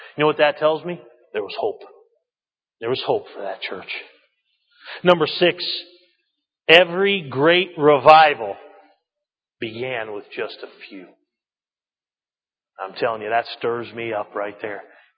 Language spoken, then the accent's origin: English; New England, United States; Listen, ladies and gentlemen, I come from New England.